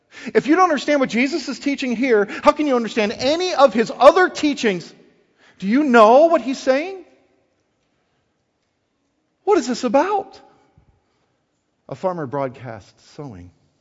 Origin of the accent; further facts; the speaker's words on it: Midwest, United States; You know, I'm born and raised in the Midwest.